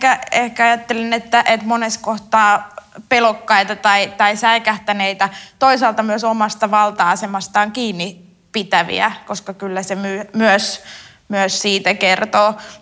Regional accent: Espoo, Uusimaa, Finland; koska mä oon Espoosta kotoisin tai syntyisin

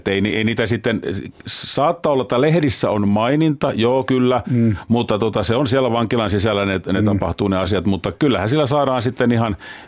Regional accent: Janakkala, Kanta-Häme, Finland; No siis mä oon kotosin tuosta Janakkalasta, eli siitä Hämeenlinnan kupeesta. No ihan, niin. Ihan ja semmoinen hämäläinen maalaispoikahan mä oon. Ja koti oli kristitty koti, että mulla on ollut ihan lapsuudesta lähtien vahva kristillinen vaikutus.

